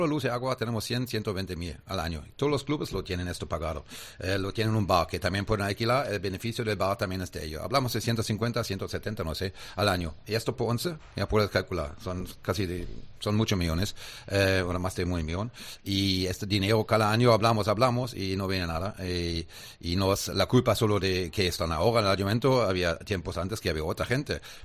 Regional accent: Germany; por favor, yo soy alemán

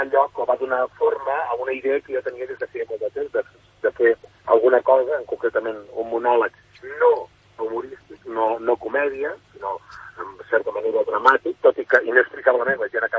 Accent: La Riera de Gaià, Catalonia, Spain; alguns coneguts d'aquí del meu poble, jo soc de la Riera de Gaià

